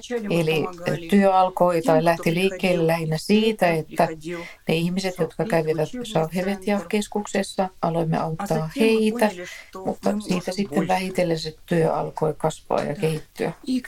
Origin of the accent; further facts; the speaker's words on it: Brest, Brest Region, Belarus; moved away as an adult; now in Israel; ja olen kotoisin Valko-Venäjän Brestistä. Ja vuonna 2002 minä, mieheni ja kaksi poikaa me muutimme Israeliin.